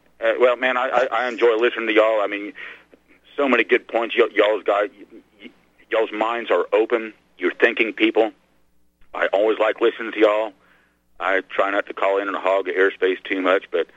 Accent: Arkansas, United States; I mean, you know, I grew up in Arkansas, you know, which as far as I know is still the only state that had an actual Rockefeller for a governor.

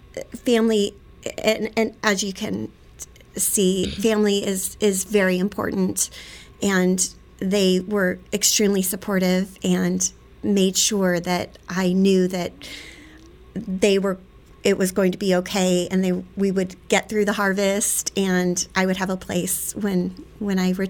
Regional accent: San Diego, California, United States; I grew up in San Diego, and I was drawn to the Santa Barbara area due to the proximity of San Diego to Santa Barbara.

